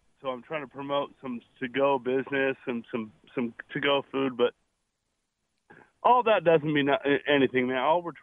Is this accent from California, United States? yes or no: yes; Carlsbad, California, United States; I grew up in Carlsbad, California.